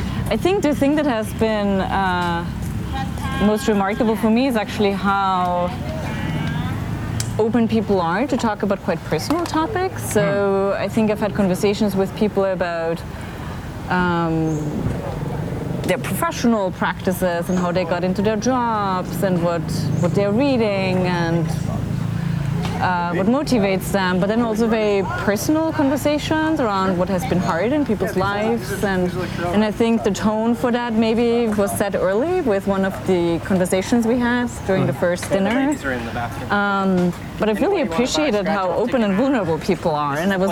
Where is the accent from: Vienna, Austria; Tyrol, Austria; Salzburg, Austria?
Salzburg, Austria; English is a second language; I'm from Austria, where there's a lot of mountains. I grew up in a town called Salzburg, which is right next to the Alps.